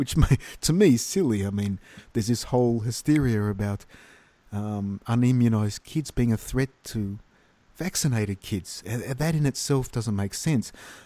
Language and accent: English; Australia; why aren't I allowed as an Australian citizen to do my own research?